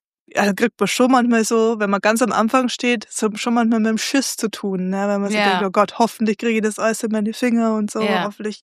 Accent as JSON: {"language": "German", "country": "Austria", "lives_now": "Germany", "said": "Für mich als Österreicher im preußischen Exil ist es total angenehm, einen Podcast in meinem Dialekt zu hören. Zumindest ist Oberösterreichisch dem sehr ähnlich."}